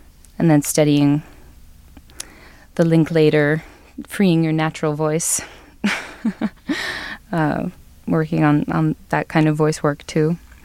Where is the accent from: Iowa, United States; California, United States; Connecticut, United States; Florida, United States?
Connecticut, United States; New Haven; I grew up in New Haven, Connecticut, and I grew up singing and studying singing and singing with different choruses at Yale and different choruses in New Haven and around there